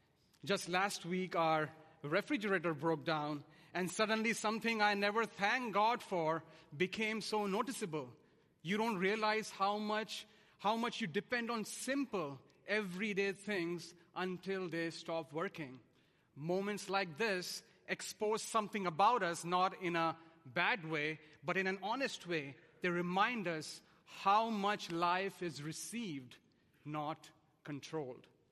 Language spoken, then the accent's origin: English; India; now in United States; And if you haven't already guessed by my accent, I definitely did not grow up here. I was born and raised in India.